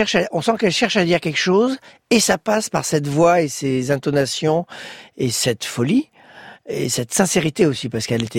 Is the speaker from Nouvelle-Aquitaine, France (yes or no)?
yes; Bordeaux, Nouvelle-Aquitaine, France; J'avais 19 ans. Et je venais de Bordeaux.